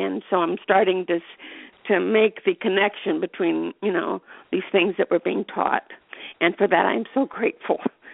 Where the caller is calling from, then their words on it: Sebring, Florida, United States; I'm calling from Sebring